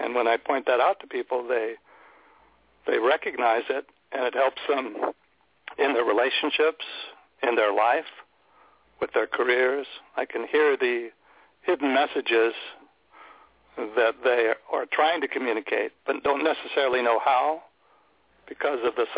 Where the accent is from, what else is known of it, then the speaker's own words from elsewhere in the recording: San Jose, California, United States; Well, I grew up in San Jose, the Bay Area, Silicon Valley. It was actually prune orchards back then, before they had the Silicon Valley computer stuff.